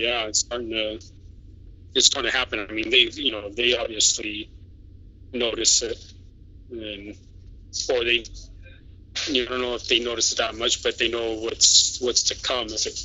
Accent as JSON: {"language": "English", "region": "California", "country": "United States", "tie": "born or raised there", "also_born_or_lived": "Oregon", "moved": "as an adult", "lives_now": "Spain", "said": "You know, I grew up in California. And I didn't get into microbrews until I actually moved to Oregon."}